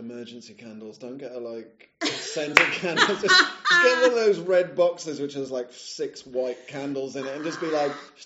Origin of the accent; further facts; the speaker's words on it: England, United Kingdom; And she's got that southern drawl, which as an Englishman I find irresistible.